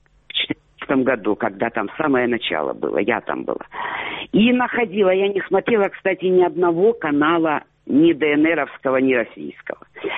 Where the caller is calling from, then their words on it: Sloviansk, Donetsk Oblast, Ukraine; Славянск.